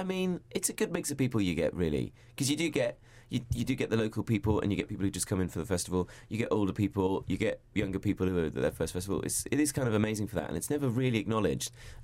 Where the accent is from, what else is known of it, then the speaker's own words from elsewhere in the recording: London, United Kingdom; I'm from London.